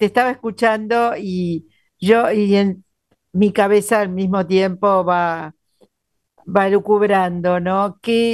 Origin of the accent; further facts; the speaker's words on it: Buenos Aires, Argentina; a mí como porteña siempre me ha producido admiración